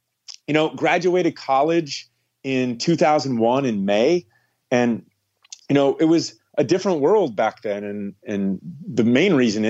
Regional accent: Ohio, United States; also born or lived in Florida; So, I mean, I grew up in Ohio. I was born in Ohio.

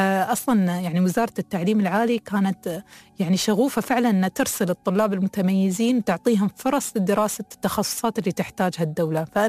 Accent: United Arab Emirates; الحكومة عندنا في الإمارات

